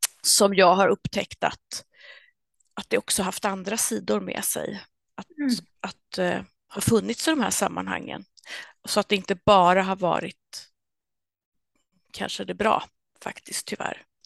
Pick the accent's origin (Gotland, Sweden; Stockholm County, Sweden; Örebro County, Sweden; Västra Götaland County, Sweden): Örebro County, Sweden; now in Värnamo, Sweden; Och jag är uppvuxen i Örebro-trakten och jag är född in i frikyrkligheten som så många av oss är ju.